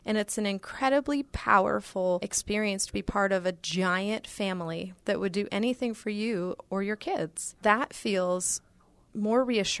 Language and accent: English; Mount Vernon, Ohio, United States; I grew up in Mount Vernon, Ohio, which is north of Columbus. Growing up, I definitely had a suburban experience.